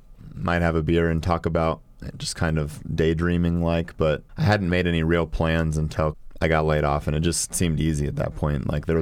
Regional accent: Snellville, Georgia, United States; also born or lived in Minnesota; I was born in Minnesota, but I grew up in Snellville. I went to Shiloh High School and then went to the University of Georgia after that.

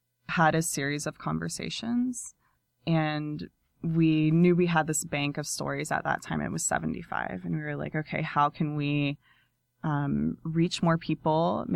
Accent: Georgia, United States; I grew up in Georgia, but obviously don't know everywhere.

